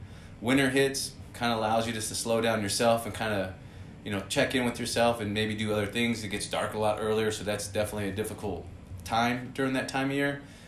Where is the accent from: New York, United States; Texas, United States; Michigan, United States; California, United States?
California, United States; And then even where we grew up in Southern California, we didn't live in necessarily the city. We lived out in the country.